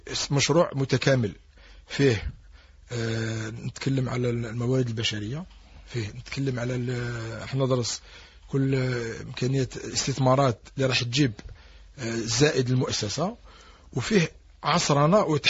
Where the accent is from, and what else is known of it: Algeria